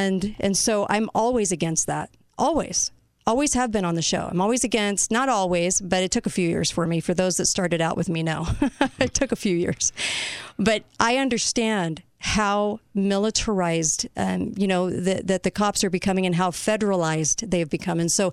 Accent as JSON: {"language": "English", "region": "California", "country": "United States", "tie": "born or raised there", "said": "I grew up in California."}